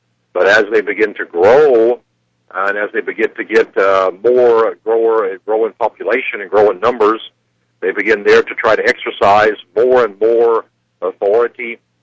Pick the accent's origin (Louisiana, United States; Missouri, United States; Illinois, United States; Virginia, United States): Missouri, United States; No. I live, of course, in Florida there, okay. But I'm originally from Missouri.